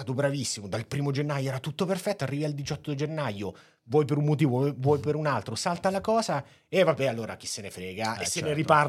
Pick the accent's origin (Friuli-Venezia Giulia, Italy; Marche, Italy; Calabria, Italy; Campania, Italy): Marche, Italy; Io tendo ad essere un po' troppo da marchigiano, quindi mi sono regolato apposta.